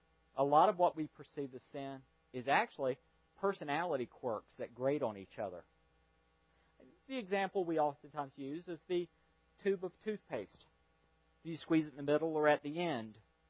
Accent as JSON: {"language": "English", "country": "Ireland", "said": "No insults to Germans. I know I'm Irish."}